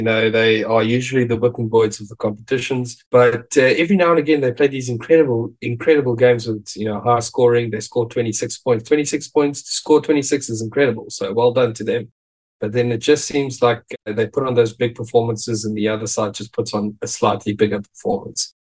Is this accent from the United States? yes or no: no; South Africa; as a South African